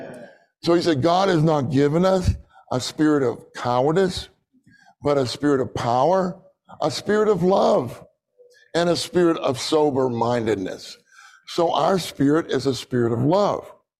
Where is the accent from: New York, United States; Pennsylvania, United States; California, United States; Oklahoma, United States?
Pennsylvania, United States; Pittsburgh; Dick Taylor and I grew up in Pittsburgh together, you know, Pittsburgh area.